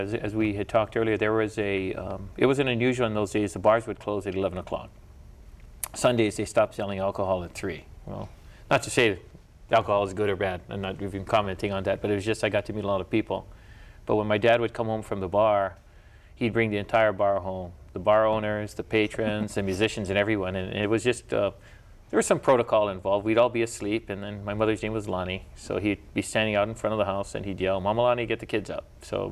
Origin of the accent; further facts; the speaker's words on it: Kailua, Hawaii, United States; In the days when I was growing up in Kailua, not too many men were dancing anywhere